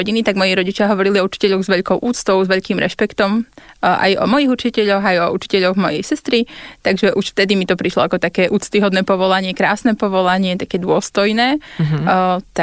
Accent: Levoča, Prešov Region, Slovakia; Ja pochádzam z Levoče.

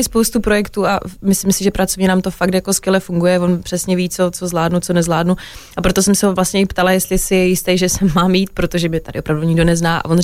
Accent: Ostrava, Moravian-Silesian Region, Czechia; Ja som z Ostravy.

